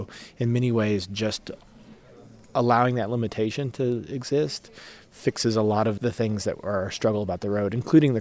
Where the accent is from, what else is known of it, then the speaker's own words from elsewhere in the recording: Lexington, Kentucky, United States; from my hometown of Lexington, Kentucky